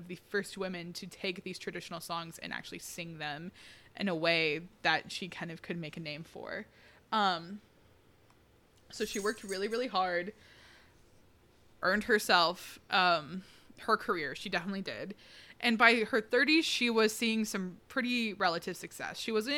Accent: Texas, United States; or at least maybe we know because we're from Texas.

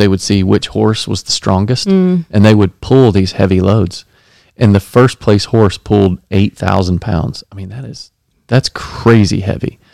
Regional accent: Dallas, Texas, United States; There's this couple that was in our church when I was growing up in Dallas, Texas.

